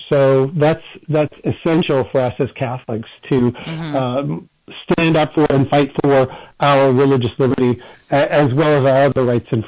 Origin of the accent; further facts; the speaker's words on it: Canada; I grew up in Canada, and right now, hundreds of people are dying by what they call MAID, medical assistance in dying.